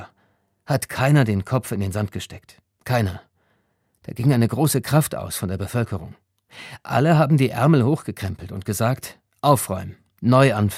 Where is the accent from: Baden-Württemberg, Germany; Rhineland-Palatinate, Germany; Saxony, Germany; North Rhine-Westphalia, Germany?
Saxony, Germany; Freiberg; In meiner Heimatstadt Freiberg, einer Bergbauregion